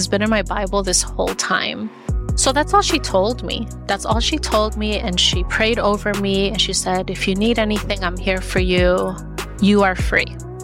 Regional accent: Jersey City, New Jersey, United States; also born or lived in El Salvador; In Jersey. So I was born in El Salvador, but at the age of 5, I went to Jersey, and that's where I grew up. Jersey City. I'm a city girl.

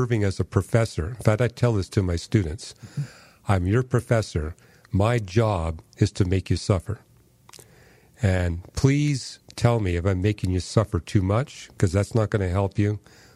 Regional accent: Canada; I can remember growing up in Canada

